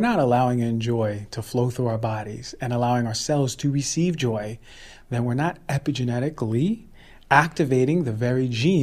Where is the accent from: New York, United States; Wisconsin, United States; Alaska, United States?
New York, United States; You know, I'm a New Yorker too. Like I'm a doer.